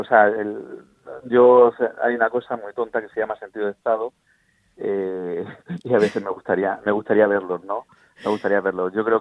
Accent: Spain; estuve viendo el debate, como muchos españoles

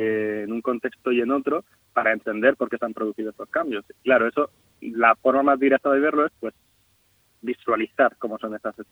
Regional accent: Murcia, Region of Murcia, Spain; yo soy de Murcia y estudié en Murcia química. Hice allí la licenciatura de química.

